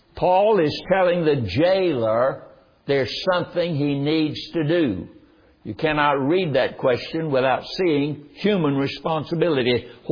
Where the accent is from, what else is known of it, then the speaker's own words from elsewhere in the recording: North Carolina, United States; But I was raised in North Carolina, and there was a man that lived up on the block from where we lived